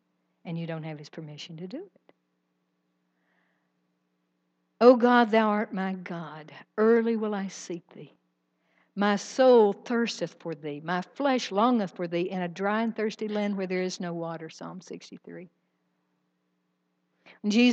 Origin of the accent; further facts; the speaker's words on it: Virginia, United States; Now, I was raised in Southwest Virginia where people turn the air blue regularly. That was nothing new to me.